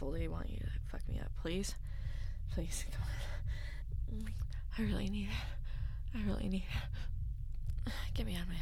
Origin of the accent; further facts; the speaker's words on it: United States; Yeah, I'm from the States. A few of them.